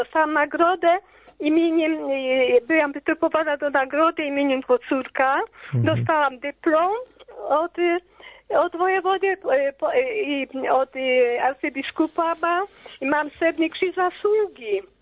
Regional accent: Katowice, Silesian Voivodeship, Poland; jestem Ślązaczką, urodzoną Ślązaczką. Mieszkam w Katowicach, urodziłam się w Katowicach, w Ligocie. Mieszkam, pracowałam.

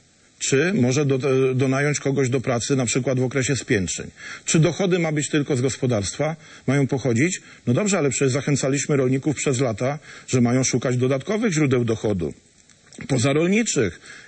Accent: Kuyavian-Pomeranian Voivodeship, Poland; moim kolegom rolnikom, czy z ziemi dobrzyńskiej, z której pochodzę, czy z Polski

